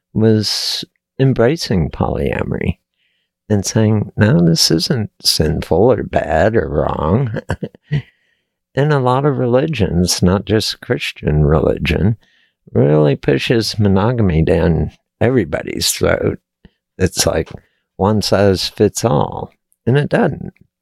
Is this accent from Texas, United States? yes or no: yes; Texas, United States; which I was never really quite a cowboy, but I was born and raised in Texas.